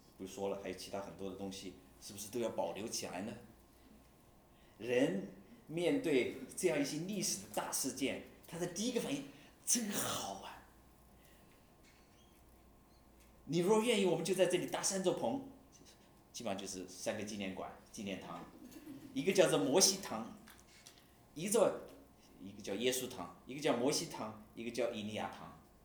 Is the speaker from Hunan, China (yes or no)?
yes; Hunan, China; 在咱们湖南，许多年前我回去的时候